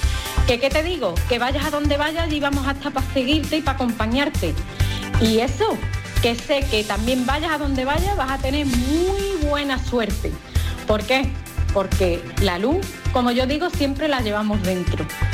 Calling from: Isla Cristina, Andalusia, Spain; de Isla Cristina.

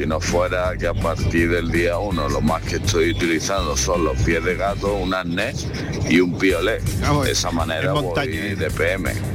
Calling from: Málaga, Andalusia, Spain; de Málaga.

